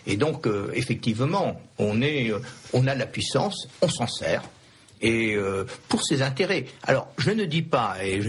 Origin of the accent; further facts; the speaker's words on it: France; nous, quand on est Français, on raisonne souvent les États-Unis comme une unité